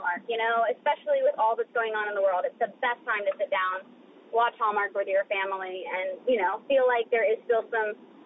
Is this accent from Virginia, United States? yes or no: yes; Virginia, United States; But I'm from Virginia, so it's right.